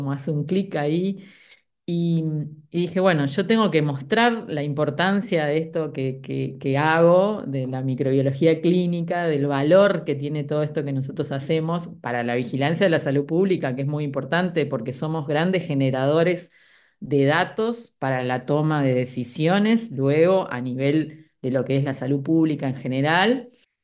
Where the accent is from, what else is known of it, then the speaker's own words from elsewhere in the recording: Uruguay; en Uruguay, en mi país, soy bastante conocida, digamos, por el cargo que tengo como profesora.